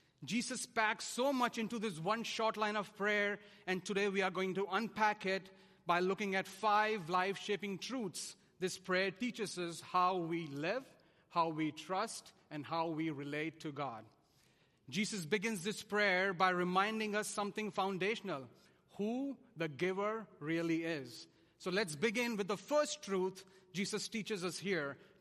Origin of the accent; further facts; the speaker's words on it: India; now in United States; And if you haven't already guessed by my accent, I definitely did not grow up here. I was born and raised in India.